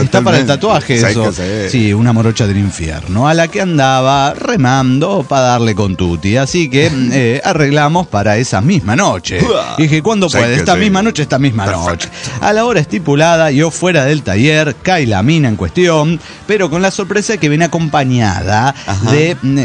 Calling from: San Luis Potosí, Mexico; de San Luis Potosí

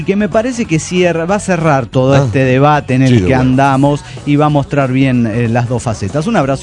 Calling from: Santa Rosa, La Pampa, Argentina; de Santa Rosa, La Pampa, Argentina.

